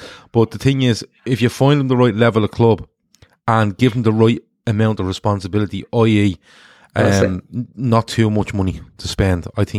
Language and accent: English; Ireland; because I'm an Irish man and he's a massive hero at Rangers and I'm a Liverpool fan